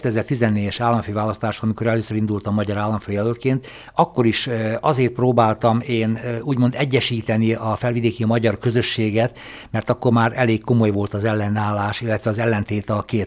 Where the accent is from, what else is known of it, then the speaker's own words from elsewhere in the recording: Szentendre, Pest, Hungary; born there; helyi önkormányzati képviselőként vagyok Szentendrén a szülővárosom